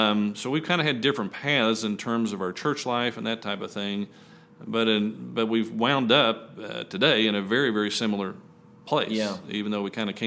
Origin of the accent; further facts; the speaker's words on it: Lexington, Kentucky, United States; So we moved to Winchester. I'm from Lexington here originally. We moved to Winchester.